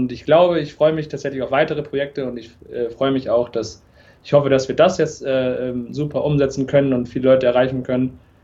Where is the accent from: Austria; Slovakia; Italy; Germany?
Germany; North Rhine-Westphalia; now in Darmstadt, Germany; also ich komme ja eigentlich aus einem Ort in Nähe Münster-Westfalen im Norden, aber ich sehe beides ein bisschen als meine Heimat